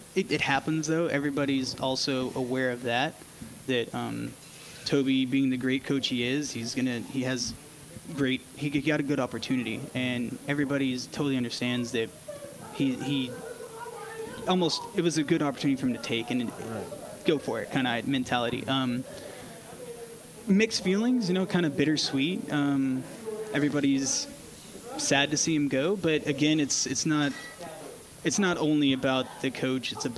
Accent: Austin, Texas, United States; So I am from Texas originally, Austin, Texas

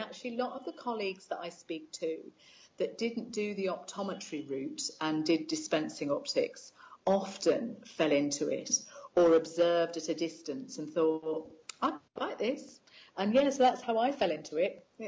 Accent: West Midlands, United Kingdom; I grew up about 25 miles north of Birmingham in the middle of the UK.

